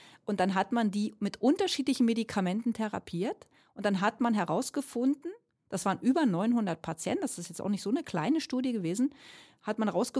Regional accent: Germany; moved away as an adult; weil wir natürlich es in Deutschland, wo ich herkomme, bis 2008 habe ich in Deutschland gearbeitet

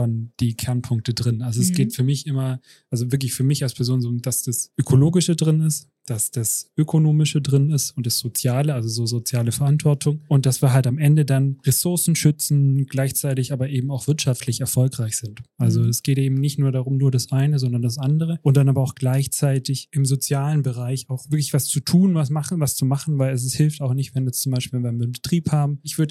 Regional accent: Baden-Württemberg, Germany; Ich bin der Schwabe

